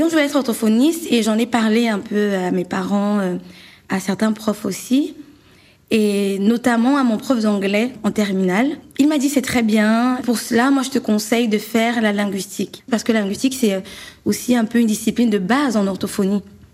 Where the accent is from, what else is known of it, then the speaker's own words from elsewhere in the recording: Yaoundé, Centre, Cameroon; Je suis originaire du Cameroun. Mes parents sont Bamileke, donc je suis Bamileke. J'ai grandi à Yaoundé, donc dans la partie francophone du pays. Et après mon bac, je suis allée vivre dans la partie anglophone du Cameroun